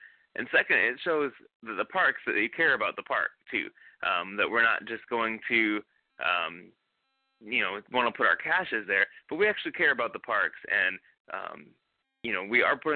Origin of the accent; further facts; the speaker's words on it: Indiana, United States; Of course, I'm from Indiana, so I've had people show up from Indiana to this event